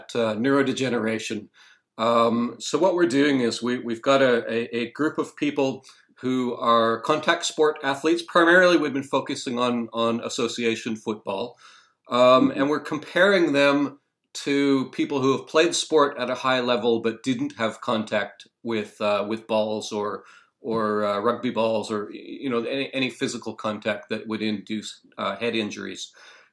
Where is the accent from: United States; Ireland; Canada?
Canada; Vancouver, British Columbia; also born or lived in Denmark; Well, you'll tell from my accent that I'm Canadian. So I grew up in Vancouver, Canada.